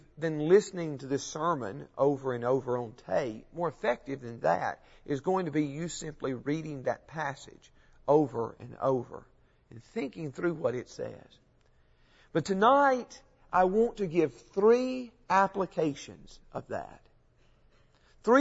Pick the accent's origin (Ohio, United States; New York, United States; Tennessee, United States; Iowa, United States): Tennessee, United States; Dickson; But I remember when I was growing up in Dixon, Tennessee, one time we had a preacher who came for a meeting.